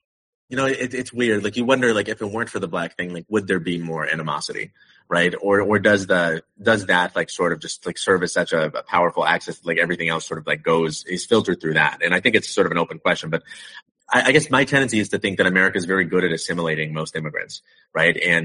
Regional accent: Arizona, United States; whereas I remember growing up in Arizona

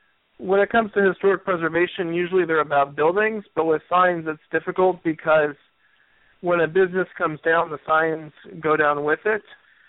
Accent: Los Angeles, California, United States; I'm from Los Angeles, so I'll just sort of, I can comment on that.

